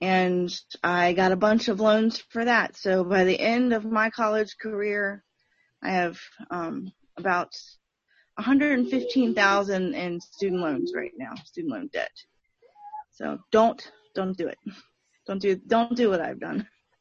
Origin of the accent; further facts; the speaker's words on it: Richmond, Virginia, United States; I'm from Richmond originally.